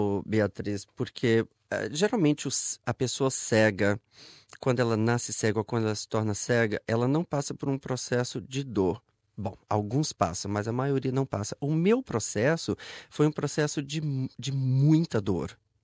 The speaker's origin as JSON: {"language": "Portuguese", "town": "Goiânia", "region": "Goiás", "country": "Brazil", "tie": "born or raised there", "moved": "yes", "lives_now": "Netherlands", "said": "Bom, eu nasci em Goiânia. Eu fui criado em Goiânia, onde eu fiz balé clássico e participei de diversas companhias de teatro, inclusive a Quasar Companhia de Dança"}